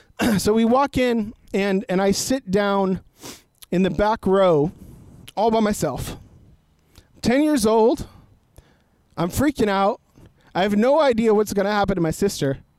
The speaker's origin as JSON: {"language": "English", "town": "San Diego", "region": "California", "country": "United States", "tie": "born or raised there", "said": "we grew up in Southeast San Diego in Encanto, in kind of this big hilly area, right?"}